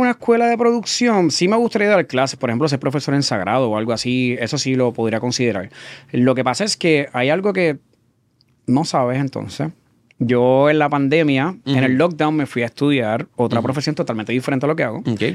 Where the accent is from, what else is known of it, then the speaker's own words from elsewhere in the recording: Levittown, Puerto Rico; also born or lived in Dorado; Yo me crié en Levittown, Toa Baja. Pero sí natural de Dorado, Vega Alta y Vega Baja.